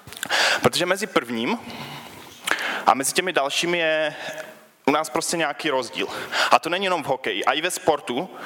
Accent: Havířov, Moravian-Silesian Region, Czechia; jsem z Havířova. To je takové město trošku nahoru odtud, asi 100 kilometrů. A jsem z církve ESK.

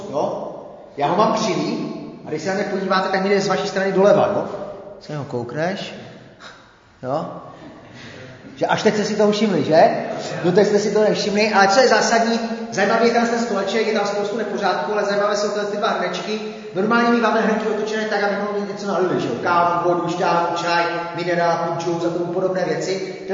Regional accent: Havířov, Moravian-Silesian Region, Czechia; Já pocházím z Havířova, což nevím, jestli vidíte, ale Havířov je nejmladší město republiky.

